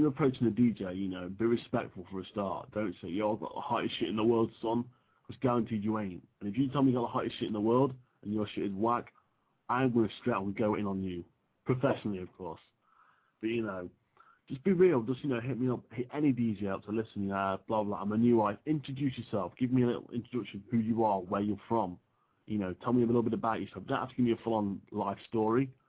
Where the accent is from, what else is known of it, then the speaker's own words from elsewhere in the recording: England, United Kingdom; Sorry, I couldn't hear you properly. Just that's me being English.